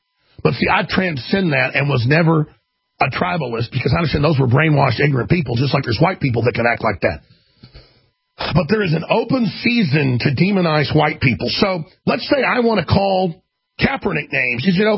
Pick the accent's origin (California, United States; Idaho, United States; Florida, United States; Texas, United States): Texas, United States; Dallas; I was called a cracker-ass honky hundreds of times growing up in Dallas.